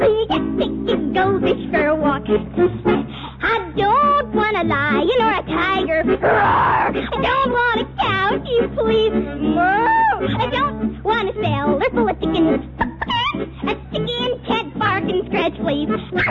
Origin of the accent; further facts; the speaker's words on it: Kendallville, Indiana, United States; I'm from Kendallville, Indiana.